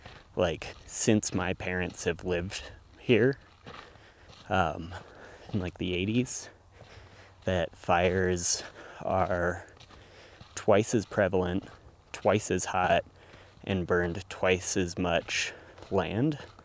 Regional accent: Gardnerville, Nevada, United States; It's been really smoky down in my hometown in Gardnerville, Nevada, too.

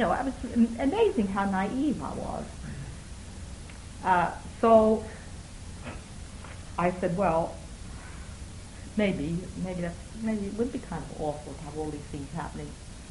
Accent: Missouri, United States; I'm from Missouri. I've always been from Missouri. I still am, unfortunately.

